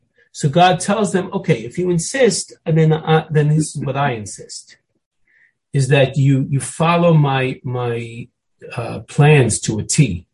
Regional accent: New York City, New York, United States; it's a very, very, very commonly used Chumash when I was growing up in the Bronx.

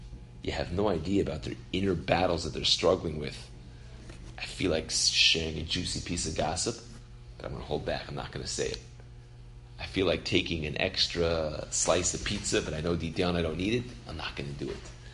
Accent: California, United States; I'm from California. Appear from one of the California redwoods.

